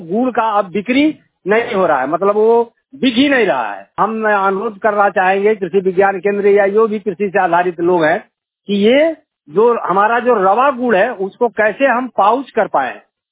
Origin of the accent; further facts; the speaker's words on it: Son, Bihar, India; ग्राम सोन पे, पंचायत गरसंडा, अंचल जमुई।